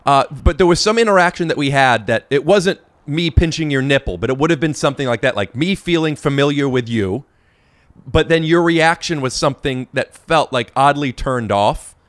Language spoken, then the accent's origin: English; Cleveland, Ohio, United States; Cleveland.